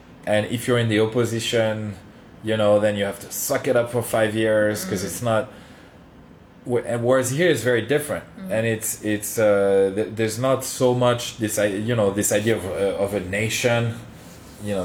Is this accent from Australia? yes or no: no; Paris, Île-de-France, France; Yeah, I come from Paris.